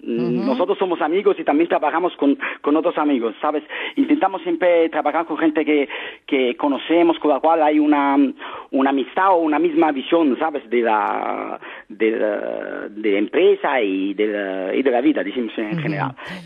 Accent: Naples, Campania, Italy; Spanish is a second language; now in Madrid, Spain; Los dos somos de Nápoles, pero al final nos hemos encontrado aquí en Madrid.

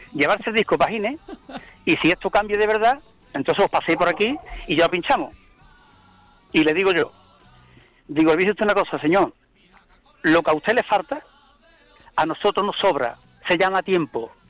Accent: Navarre, Spain; Somos españoles.

